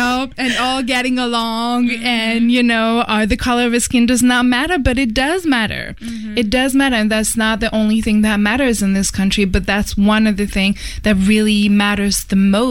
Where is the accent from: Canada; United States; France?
France; I'm a white woman and I come from Europe, I come from France.